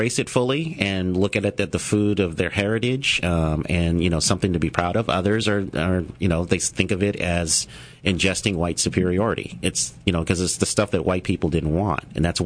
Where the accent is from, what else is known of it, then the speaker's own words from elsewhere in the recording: Denver, Colorado, United States; I immediately lose street cred when I tell people I'm from Denver. So I win them back by telling them that I have Southern parents. My mom's from Chattanooga, Tennessee, and my dad is from Helena, Arkansas. So this is the food that I grew up eating.